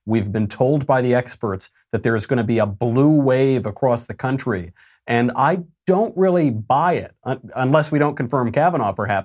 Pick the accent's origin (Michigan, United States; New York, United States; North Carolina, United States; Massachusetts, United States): New York, United States; now in California, United States; I'm from New York. I live in California.